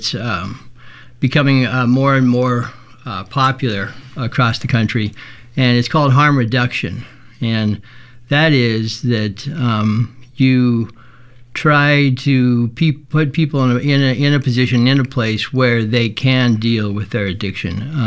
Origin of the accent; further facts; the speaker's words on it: Bend, Oregon, United States; I'm from Bend, as Ibrahim said.